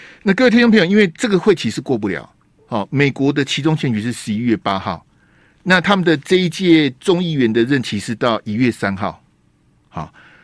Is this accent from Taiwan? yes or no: yes; Taiwan; now in Shanghai, China; 上海的台商，我们台湾人啊，